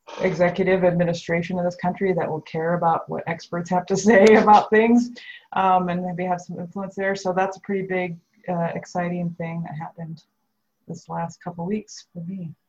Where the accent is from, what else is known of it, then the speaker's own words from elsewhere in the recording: Omaha, Nebraska, United States; from Omaha. I'm in Omaha, Nebraska.